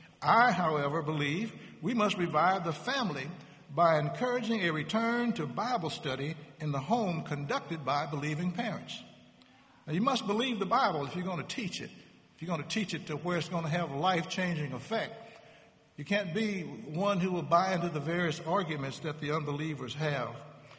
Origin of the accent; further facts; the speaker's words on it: Kansas, United States; now in California, United States; And I know one year, I come from Kansas, by the way, and one year we were at a church in Wichita